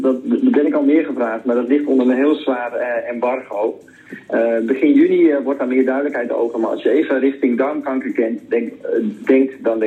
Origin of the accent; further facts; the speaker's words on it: Loosdrecht, North Holland, Netherlands; Ik kom uit Loosdrecht, dus ik zag het altijd bij Vliegveld Hilversum.